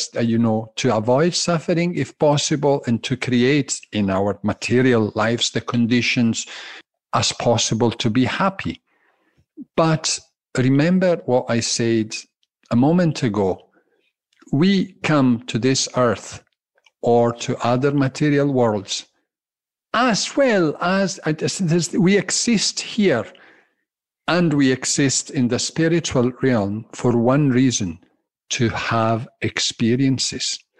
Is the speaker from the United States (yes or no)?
no; Glasgow, Scotland, United Kingdom; Yes, I'm Italy. I'm a Glaswegian Italian.